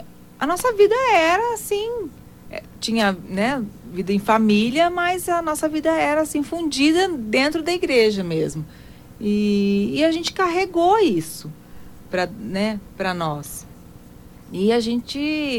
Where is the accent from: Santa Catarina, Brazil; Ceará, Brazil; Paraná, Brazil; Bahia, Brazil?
Paraná, Brazil; Umuarama; born there; Só nasci em Umuarama.